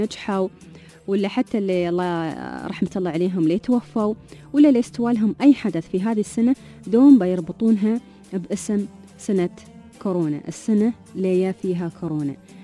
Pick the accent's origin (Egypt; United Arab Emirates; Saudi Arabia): United Arab Emirates